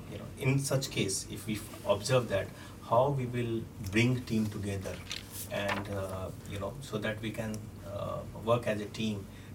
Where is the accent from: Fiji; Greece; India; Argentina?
India; I am from India.